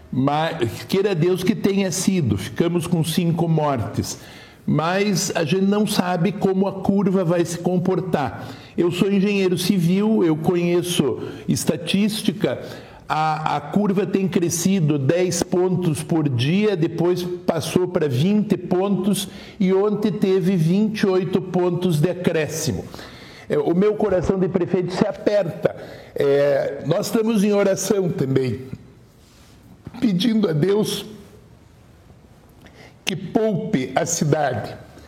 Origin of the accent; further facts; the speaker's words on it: Italy; Eu sou italiano, eu tenho ânima e core, alma e coração.